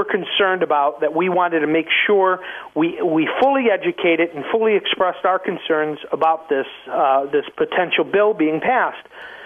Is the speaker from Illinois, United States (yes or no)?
yes; Chicago, Illinois, United States; I was born and raised in Chicago. My dad was a Chicago firefighter. I went to the finest Chicago public schools.